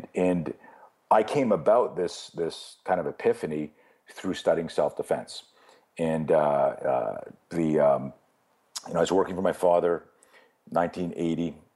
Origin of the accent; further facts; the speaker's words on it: Canada; I was very, very, competitive in skiing. I grew up in Canada.